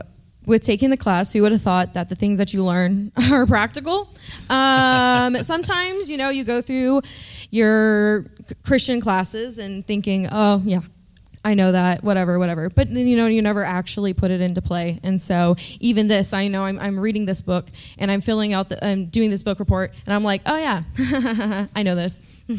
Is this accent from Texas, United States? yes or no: yes; Dallas, Texas, United States; I felt embarrassed for saying that I was from Dallas because everyone around me is struggling.